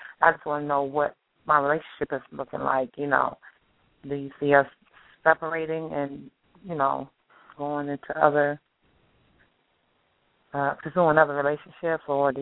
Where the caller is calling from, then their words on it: Hampton, Virginia, United States; I'm calling from Virginia.